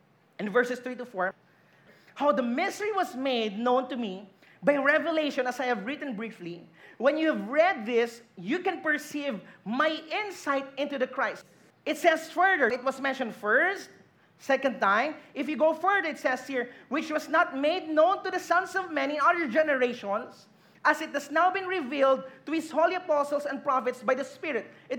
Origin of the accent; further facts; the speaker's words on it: Philippines; If you look at where the Philippines rank, we're actually ranking somewhere in the bottom.